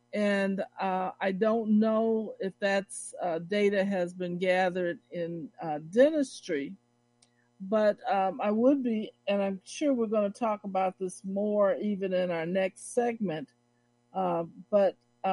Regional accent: Chicago, Illinois, United States; now in Milwaukee, United States; I'm from Chicago, and I always had Black health professionals. We saw them. We knew them. I didn't know anything else but that. But upon coming to Milwaukee, I find a very different scenario.

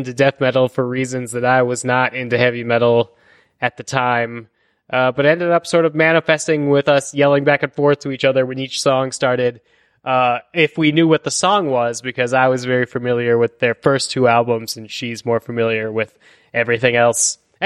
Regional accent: Colorado, United States; as I was when I was a 13-year-old child growing up in Colorado, and wanted to go.

